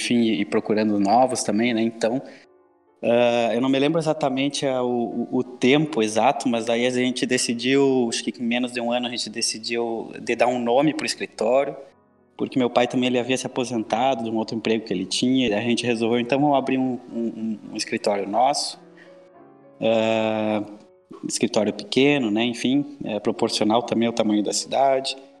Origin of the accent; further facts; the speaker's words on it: Santa Maria, Rio Grande do Sul, Brazil; eu sou de Santa Maria, me formei lá